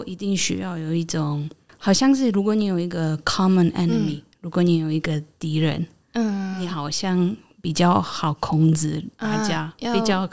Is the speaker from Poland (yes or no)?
yes; Poland; Chinese is a second language; 大家好，我是来自波兰的